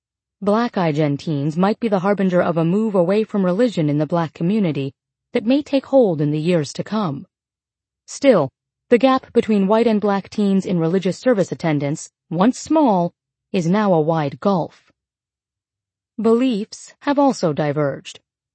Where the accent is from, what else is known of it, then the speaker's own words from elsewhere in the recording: Irving, Texas, United States; which I experienced firsthand growing up in Irving, Texas, which at one time claimed to have more churches per capita than any other city in the country.